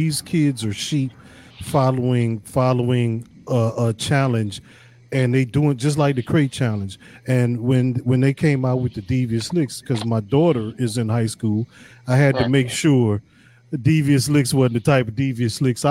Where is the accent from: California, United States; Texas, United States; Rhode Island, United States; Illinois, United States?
Illinois, United States; Chicago; I was from Chicago. Just getting through the day was survival enough.